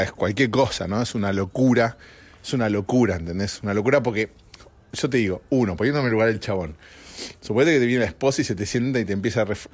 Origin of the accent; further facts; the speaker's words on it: Argentina; Argentina es hermosa, mi país de origen.